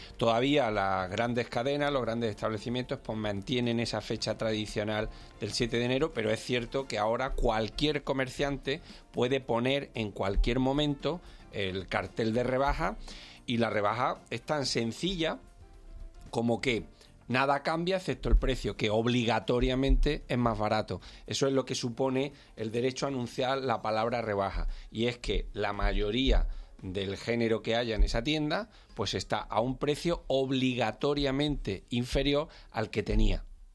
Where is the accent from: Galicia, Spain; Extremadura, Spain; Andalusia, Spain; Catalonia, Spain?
Andalusia, Spain; accent: Andalusian; now in Madrid, Spain; soy madrileño de adopción de hace ya muchísimos años, pero claro, estoy vinculado a mi tierra. Y ahora, claro, vengo con un poquito de acento subido.